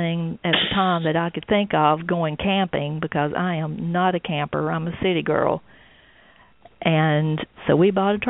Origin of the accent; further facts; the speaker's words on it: the South, United States; And so I think the strong sense of family is one of the biggest values that I got as a Southerner. Not that other areas don't have that strong cord, but it just seems a little different in the South.